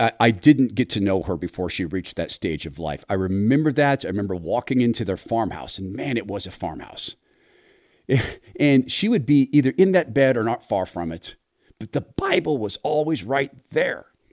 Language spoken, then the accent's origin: English; Washington, United States; also born or lived in North Idaho; So growing up in Eastern Washington, in North Idaho, in this area